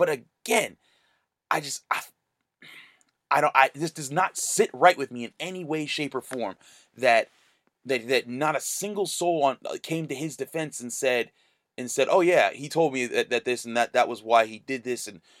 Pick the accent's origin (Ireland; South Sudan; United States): United States; Pittsburgh, Pennsylvania; I'm from Pittsburgh, and obviously I have a bias towards them.